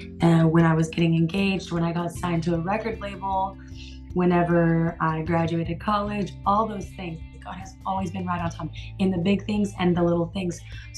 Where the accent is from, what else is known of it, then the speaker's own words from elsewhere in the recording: Dallas, Texas, United States; I'm from Dallas, Texas, but I go back and forth from Dallas to Nashville, do a lot of recording.